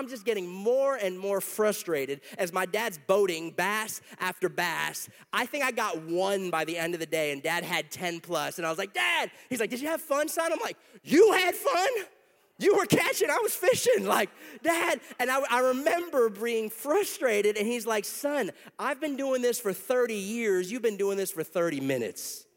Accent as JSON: {"language": "English", "region": "Florida", "country": "United States", "tie": "born or raised there", "said": "I grew up here in South Florida, and so we would go fishing for brim and sunfish"}